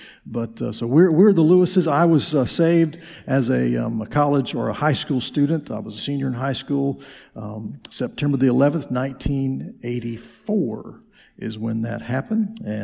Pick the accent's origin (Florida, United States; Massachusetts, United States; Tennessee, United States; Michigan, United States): Florida, United States; Pensacola; And I'm originally from Pensacola and born in Milton, fifth generation native of this area.